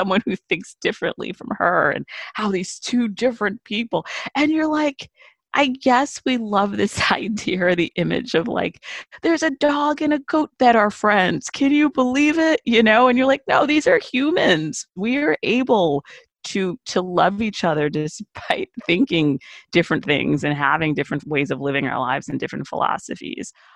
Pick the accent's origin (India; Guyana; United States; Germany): United States; Brooklyn, New York; growing up in Brooklyn, we're exposed to all different people.